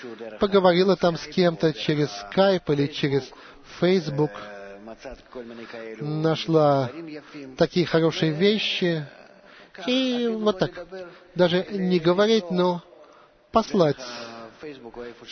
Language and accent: Russian; Afula, Northern District, Israel; Мне 15 лет, я из Афулы.